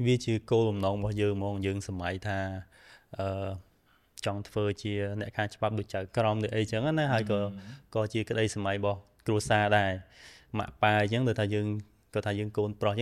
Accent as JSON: {"language": "Khmer", "town": "Moung Ruessei", "region": "Battambang", "country": "Cambodia", "said": "ស្រុកមោងឫស្សីខេត្តបាត់ដំបង"}